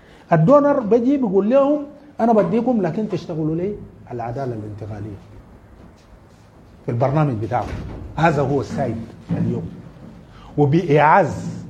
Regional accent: Darfur, Sudan; لكن في ظل هذه الظروف أنا من دارفور

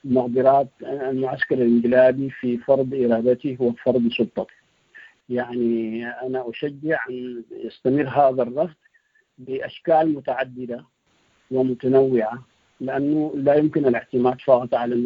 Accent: Sudan; هذا جهد يعني أن نكون متواضعين أمامه كلنا كسودانيين

